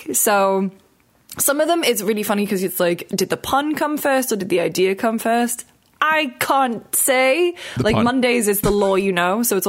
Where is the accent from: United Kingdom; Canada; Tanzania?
United Kingdom; because obviously we're British